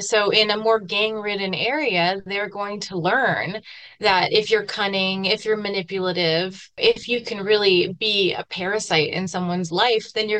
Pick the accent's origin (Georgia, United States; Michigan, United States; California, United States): California, United States; I think I grew up quite naive in Orange County, California.